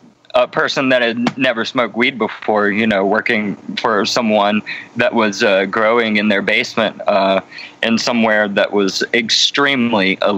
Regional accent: Ooltewah, Tennessee, United States; I grew up in outside of Chattanooga in Chattanooga, Tennessee, in a small town called Ooltewah, Tennessee. My parents, very, very Southern folks, abiding by the rules of the South and shit.

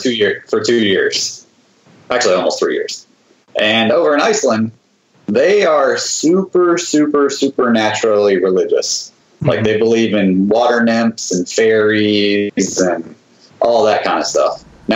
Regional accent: United States; Of course, I'm American. I can't read it, so they translate it for me.

